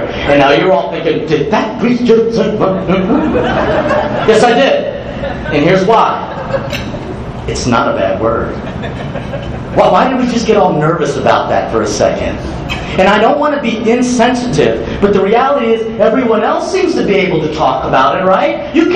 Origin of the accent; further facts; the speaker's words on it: Southern United States, United States; accent: Southern; Did you hear my southern accent and all of that?